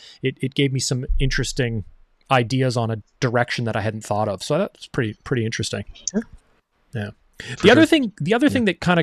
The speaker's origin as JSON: {"language": "English", "country": "Canada", "said": "because we're Canadian."}